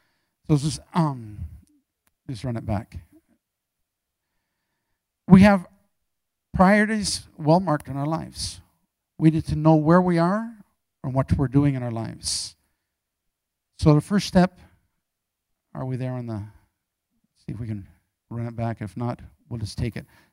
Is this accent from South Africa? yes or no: yes; South Africa; born there; also born or lived in Canada; I've been a missionary for all my life. I was born in South Africa, an MK, a missionary kid. Lived in Canada for 14 years.